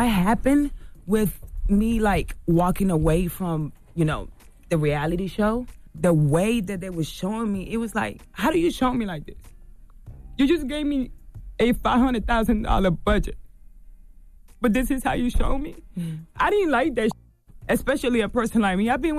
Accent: Fort Lauderdale, Florida, United States; because I'm from, I was raised in Fort Lauderdale, Florida.

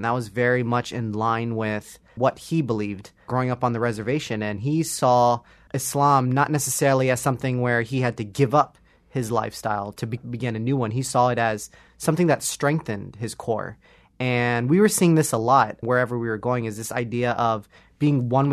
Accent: Ohio, United States; Well, for me, I grew up in, you know, central Ohio, right outside of Columbus, and we had pretty much one mosque growing up, and everybody kind of went there.

